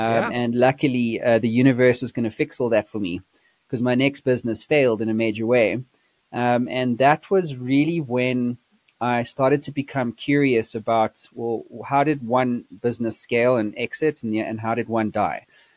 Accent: South Africa; also born or lived in London; now in United States; So obviously, you can hear I'm not from America. I don't hail from America. Actually, my origin story started in South Africa. And I've now moved to the States.

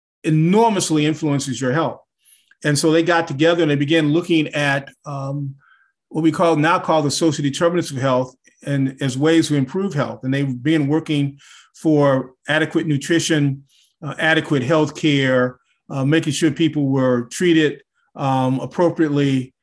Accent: Chicago, Illinois, United States; You know, I grew up in Chicago.

